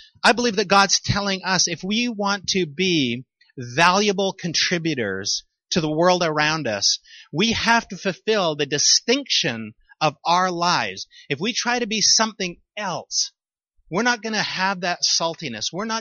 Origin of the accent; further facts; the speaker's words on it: Canada; also born or lived in United States; we're Canadian, but we lived 14 years in America.